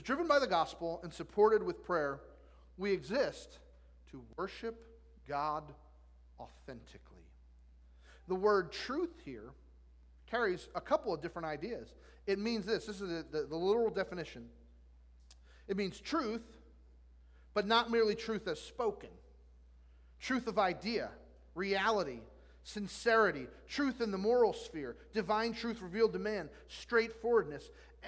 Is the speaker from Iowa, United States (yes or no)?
no; New Jersey, United States; We're both from New Jersey, although he's from North Jersey. I'm from South Jersey.